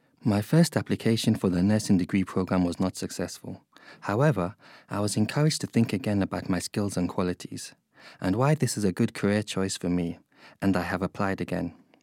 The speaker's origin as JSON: {"language": "English", "country": "Burundi", "tie": "born or raised there", "said": "I am now 44. I grew up in Burundi, went to school there and was accepted at the University of Burundi to study economics."}